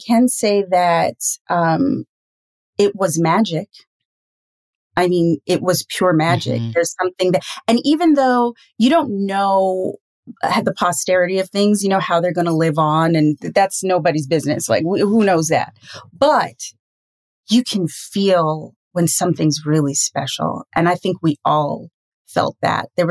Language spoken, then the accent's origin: English; Trinidad & Tobago; there is something as a Trinidadian, there's something about people coming together and singing songs